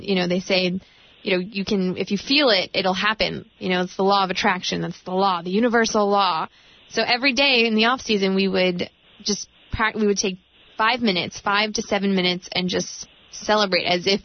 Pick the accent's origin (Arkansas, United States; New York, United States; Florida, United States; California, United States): California, United States; Los Angeles; No, you don't. I'm sorry. I'm from the Valley, Los Angeles.